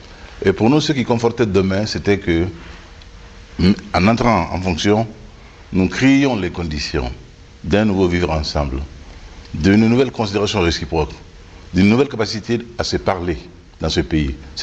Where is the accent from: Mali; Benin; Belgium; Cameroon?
Mali; nos frères, les groupes armés, je l'appelle nos frères, nous sommes des Maliens.